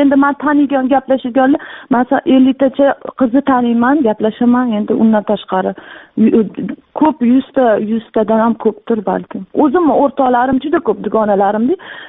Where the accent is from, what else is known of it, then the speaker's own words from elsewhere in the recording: Tashkent, Uzbekistan; now in China; Men o'zi aslida Toshkentdanman.